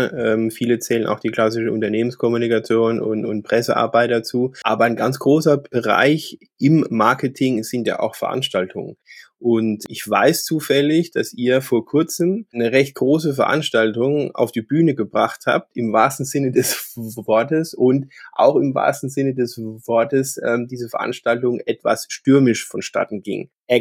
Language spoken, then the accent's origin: German; Rhineland-Palatinate, Germany; accent: Palatine; Der … kommt nämlich aus meiner Heimat, der Pfalz. Das werdet ihr auch hören, wenn wir zusammen sprechen. Und wir werden das eine oder andere Mal möglicherweise auch in unseren pfälzischen Heimatdialekt verfallen.